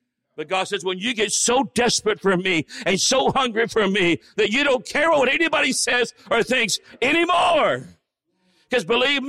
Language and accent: English; Arizona, United States; I'm from Arizona.